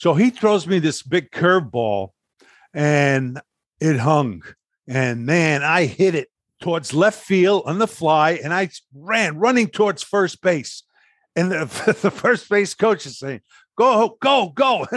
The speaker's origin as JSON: {"language": "English", "town": "Brooklyn", "region": "New York", "country": "United States", "tie": "born or raised there", "said": "growing up in Brooklyn, these were the Brooklyn Dodgers."}